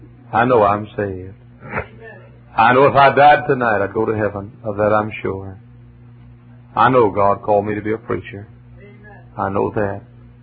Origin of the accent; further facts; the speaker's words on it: Texas, United States; We come from Texas. There's a reason, Dr. Rice and I were talking the other day, there's a reason why Texans are a little proud.